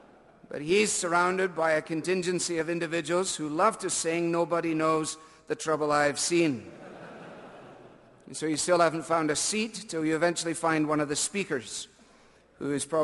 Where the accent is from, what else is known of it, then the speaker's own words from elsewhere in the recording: Scotland, United Kingdom; And as a Scot, I'm absolutely thrilled when there are giveaways.